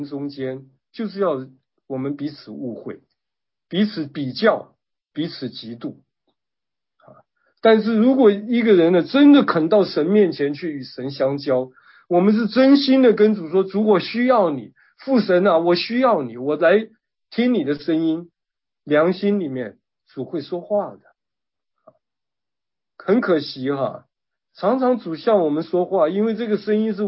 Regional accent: China; 因为呢我们中国人讲伴君如伴虎啊

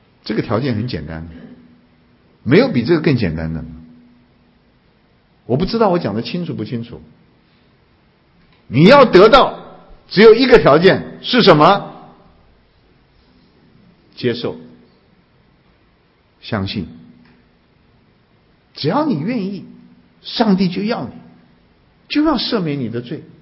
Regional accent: China; 你知道我们中国人呢不太懂得爱，你知道吗？

